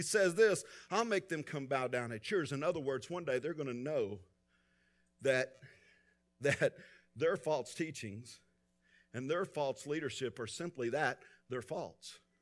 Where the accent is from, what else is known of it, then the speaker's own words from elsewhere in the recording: Texas, United States; No, I mean, I'm from West Texas. We don't have anything to do with Philadelphia.